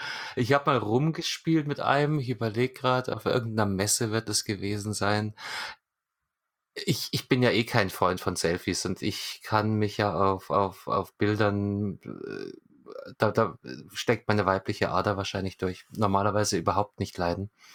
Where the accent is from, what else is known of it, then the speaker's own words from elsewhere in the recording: Munich, Bavaria, Germany; ich als Münchner mit Direktzugang zum Marienplatz